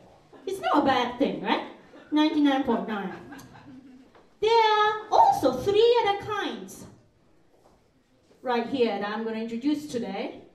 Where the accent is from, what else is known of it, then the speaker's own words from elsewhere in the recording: Japan; English is a second language; now in New York City, United States; I come from Japan, so like, I'm used to this punctual, fast train, right?